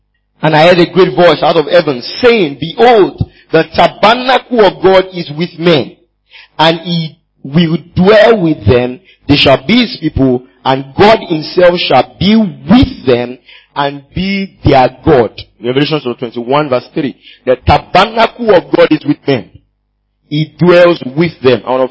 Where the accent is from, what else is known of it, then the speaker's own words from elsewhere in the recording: Ibadan, Oyo, Nigeria; Because I grew up in Ibadan.